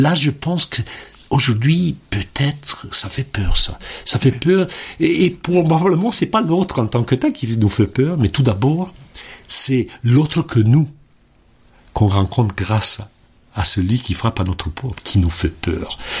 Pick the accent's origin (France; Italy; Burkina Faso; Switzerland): Italy; Moi, je suis italien d'origine. J'ai grandi, je dirais, sur les rives de la Méditerranée.